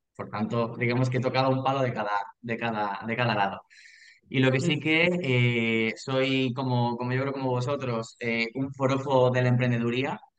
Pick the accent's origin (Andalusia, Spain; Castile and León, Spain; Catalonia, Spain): Catalonia, Spain; Barcelona; yo soy un chaval de Barcelona directamente